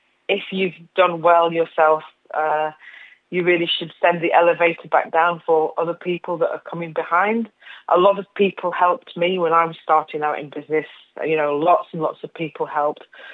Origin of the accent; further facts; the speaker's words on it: Northern Ireland, United Kingdom; Although, as you say, I am from County Tyrone, but my heart's in Donegal.